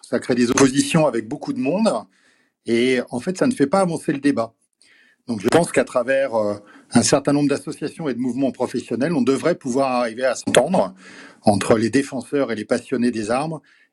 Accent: Auvergne-Rhône-Alpes, France; j'approche de la soixantaine et ça fait partie de ma vie depuis que, quand j'étais enfant dans la Drôme

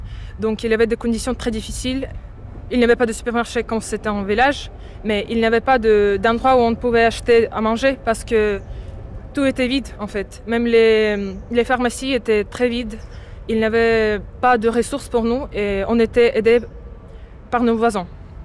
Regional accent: Kyiv, Ukraine; moved away; je viens de la capitale d'Ukraine, de Kiev. Et j'ai dû quitter l'Ukraine en mars 2022, juste un mois après que la guerre ait commencé.

